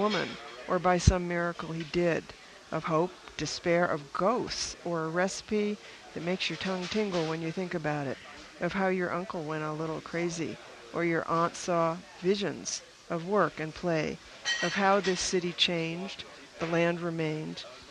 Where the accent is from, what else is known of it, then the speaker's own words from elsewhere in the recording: New England, United States; I mean, you and I grew up in New England, where I'm not even sure how people made it with all that plaid and polar fleece.